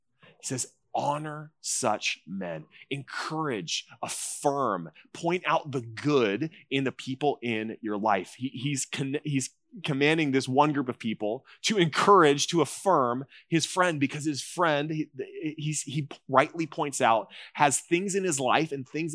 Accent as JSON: {"language": "English", "region": "California", "country": "United States", "tie": "born or raised there", "said": "So I grew up in Orange County."}